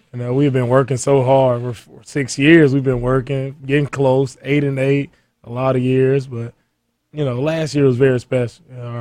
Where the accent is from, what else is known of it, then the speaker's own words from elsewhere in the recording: Bessemer, Alabama, United States; It's focused back in Alabama, my hometown, Bessemer, Alabama.